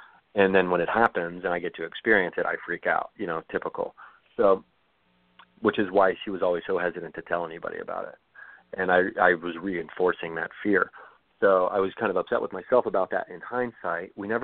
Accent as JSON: {"language": "English", "region": "Ohio", "country": "United States", "tie": "born or raised there", "said": "Like I grew up in Southern Ohio. All of my sisters were pregnant at like 18."}